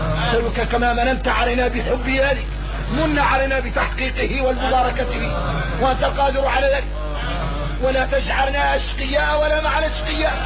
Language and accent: Arabic; Mauritania; احنا موريتاني ما مضيعنا الجهل